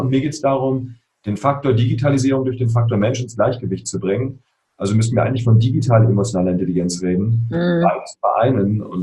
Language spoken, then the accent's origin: German; Berlin, Germany; ich bin in Spandau aufgewachsen, hier in Berlin, 500 Meter von der Berliner Mauer entfernt.